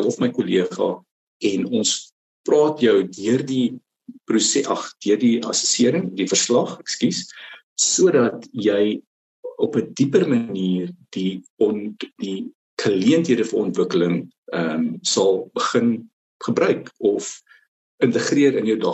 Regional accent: Western Cape, South Africa; ons het in die Kaap groot geword

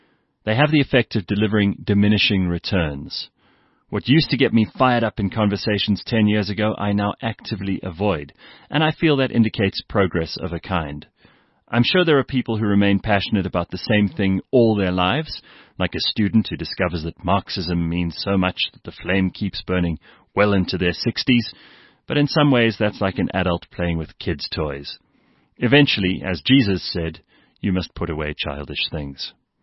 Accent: South Africa; I used to be proud of being South African.

